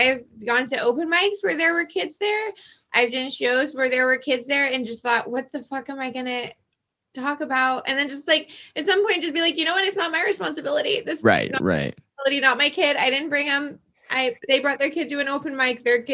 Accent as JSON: {"language": "English", "town": "Lincoln City", "region": "Oregon", "country": "United States", "tie": "born or raised there", "said": "I'm a Portland stand-up comedian. I'm from, I grew up in Lincoln City."}